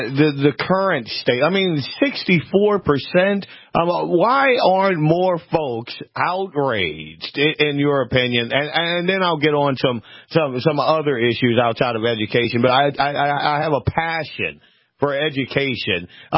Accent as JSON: {"language": "English", "town": "New Orleans", "region": "Louisiana", "country": "United States", "tie": "born or raised there", "said": "And I'm an African American. I grew up in New Orleans, Louisiana."}